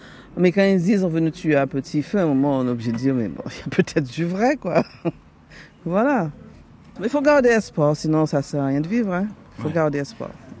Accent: Capesterre, Guadeloupe; C'est comme j'ai grandi à Capesterre

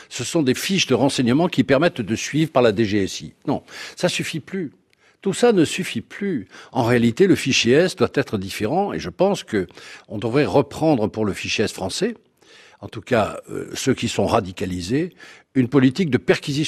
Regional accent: Paris, Île-de-France, France; moi je suis parisien, donc c'est un peu différent

